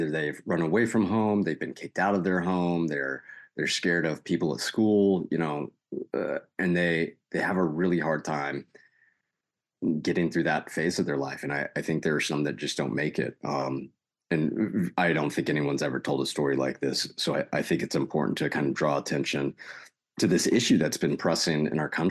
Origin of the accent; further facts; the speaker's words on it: Texas, United States; So I was born and raised in Texas. My dad was in the Air Force.